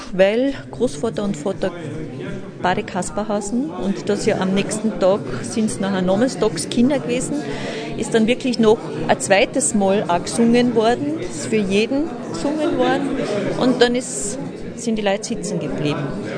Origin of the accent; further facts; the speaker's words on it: Görtschach, Carinthia, Austria; weil dort, wo ich herkomme, in Görtschach, wird es gesungen.